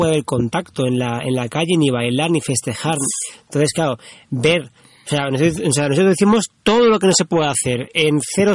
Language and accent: Spanish; Barcelona, Catalonia, Spain; hace 5 meses salimos de casa, de Barcelona, para dar la vuelta al mundo en nuestra furgoneta